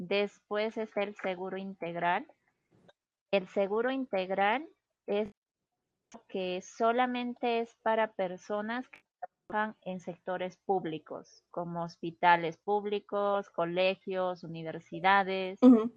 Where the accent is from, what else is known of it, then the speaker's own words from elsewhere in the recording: Peru; Bueno, el sistema de salud en mi país generalmente, por lo general es bueno.